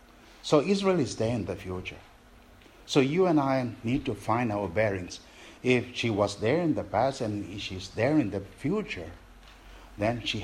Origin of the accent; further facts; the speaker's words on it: Singapore; what I plan, I'm a Singaporean, I plan.